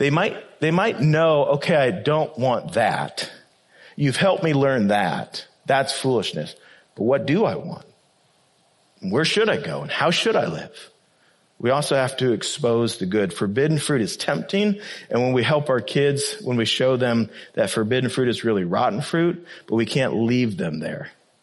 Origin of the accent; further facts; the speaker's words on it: Iowa, United States; I'm from Iowa. I'm like, it's a deer.